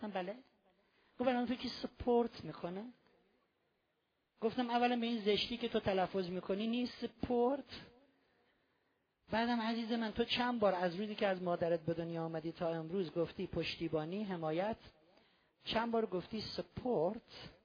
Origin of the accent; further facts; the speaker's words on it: Iran; ما ایرانی هستیم، زبان فارسی،